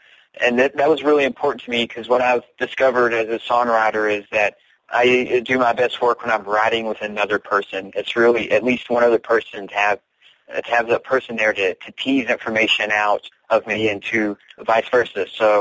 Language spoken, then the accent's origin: English; Arkansas, United States; I'm a hillbilly from Arkansas, okay